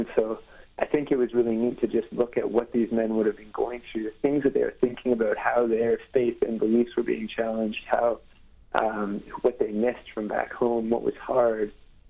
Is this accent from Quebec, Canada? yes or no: no; Stouffville, Ontario, Canada; There's interest in Stouffville, Ontario, which is my hometown, at a theater there.